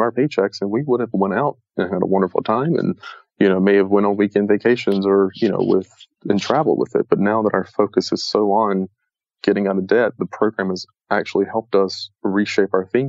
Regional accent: the South, United States; I grew up in the South. And, you know, you want to move to the big city

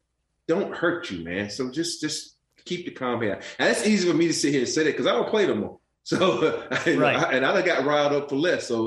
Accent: Alabama, United States; You know, for me, growing up in Alabama, I've been called everything.

